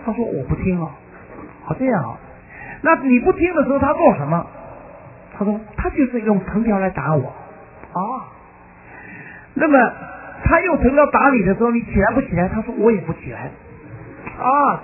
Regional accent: China; 扎脚呢是我们中国人呢其实不到100年前的习惯，对不对？

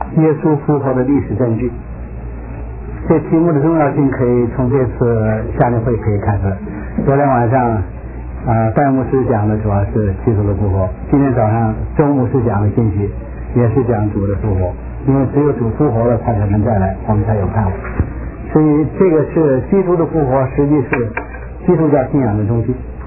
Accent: China; 你比如说我们都是来自中国

